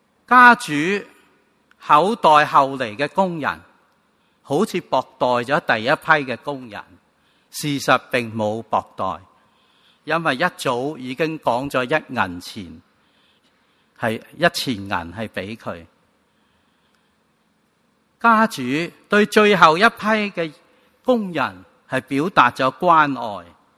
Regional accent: Guangdong, China; 朋友就好像今天我们广东人很喜欢叫人老友

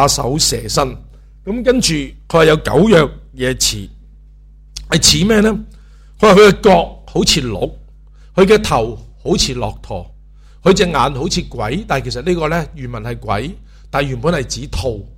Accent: China; 我哋中国人被称为咩传人啦、啊、龙的传人

